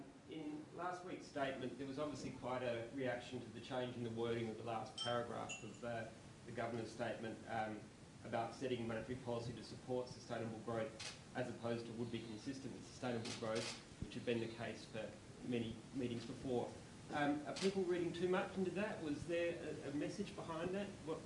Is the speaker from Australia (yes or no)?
yes; Adelaide, South Australia, Australia; I'm an Australian journalist, and I was born and raised in Adelaide.